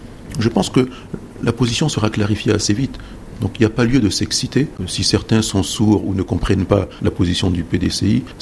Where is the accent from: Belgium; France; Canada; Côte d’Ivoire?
Côte d’Ivoire; Nous sommes tous des Ivoiriens. On se connaît tous.